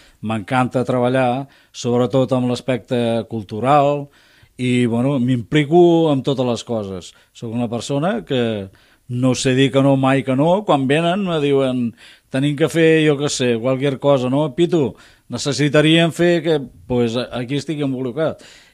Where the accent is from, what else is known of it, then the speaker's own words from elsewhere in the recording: Tarragona, Catalonia, Spain; Sóc serrallenc de Soc Arrel, que vaig néixer allí mateix al barri, a casa dels meus avis, uh-huh. i he viscut tota la vida allí baix.